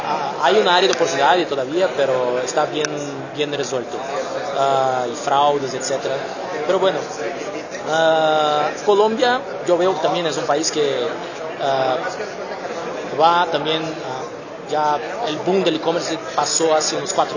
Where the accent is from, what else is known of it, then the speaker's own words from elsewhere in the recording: Brazil; Spanish is a second language; Bueno, yo soy brasileño